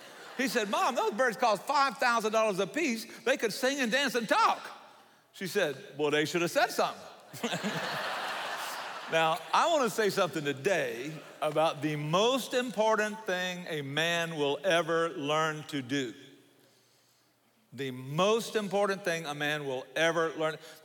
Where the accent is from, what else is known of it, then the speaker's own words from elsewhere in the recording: Savannah, Georgia, United States; accent: Southern; This is not an impediment. This is a Southern accent, okay? I'm from Savannah, Georgia, which is as far south as you can go.